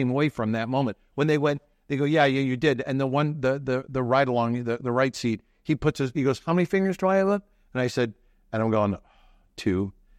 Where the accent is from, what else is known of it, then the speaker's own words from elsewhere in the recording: Westland, Michigan, United States; When I was a kid, growing up in Westland, Michigan